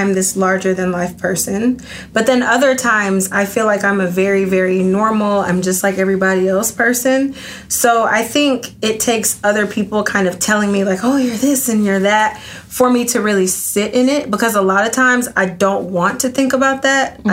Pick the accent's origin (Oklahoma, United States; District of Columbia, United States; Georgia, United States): Georgia, United States; Atlanta